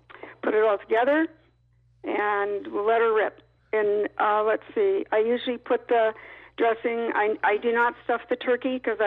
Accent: Duluth, Minnesota, United States; because originally I'm from Duluth, Minnesota, and my godfather was a full-blood Ojibwe.

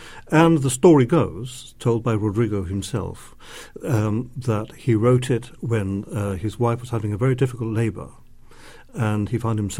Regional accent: Gibraltar; I'm British, actually. But I come from a place called Gibraltar, which is right at the end of Europe. And we're all bilingual over there, Spanish, English.

